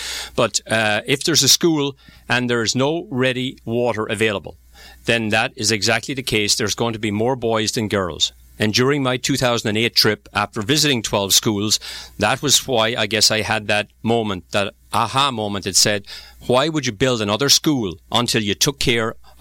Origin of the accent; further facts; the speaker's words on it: Ireland; obviously being a Irish Paddy myself